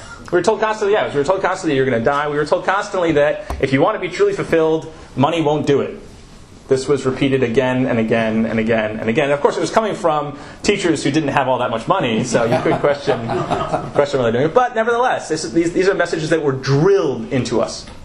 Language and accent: English; Massachusetts, United States; So I came from the Northeast. In the Northeast, we do high school very differently. I came from Massachusetts. And in Massachusetts, private schools are a big thing.